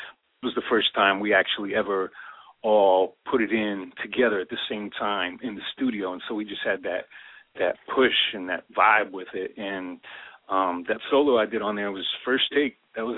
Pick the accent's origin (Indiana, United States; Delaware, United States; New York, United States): Delaware, United States; I grew up in Delaware, and I was fortunate enough, we didn't have a lot of money